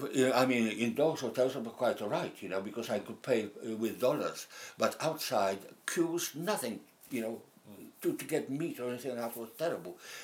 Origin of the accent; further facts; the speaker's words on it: Vilnius, Vilnius County, Lithuania; English is a second language; now in United Kingdom; Anyway, I'm from Vilna.